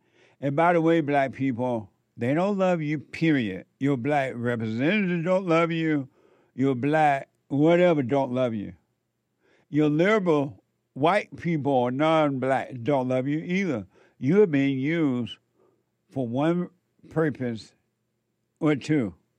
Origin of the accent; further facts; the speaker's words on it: United States; And growing up in America, it didn't cross my mind or anyone else's mind